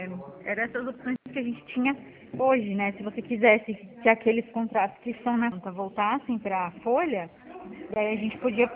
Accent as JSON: {"language": "Portuguese", "town": "Toledo", "region": "Paraná", "country": "Brazil", "said": "É que eu sou de Toledo, então em Toledo é um percentual em cima do valor do valor financiado"}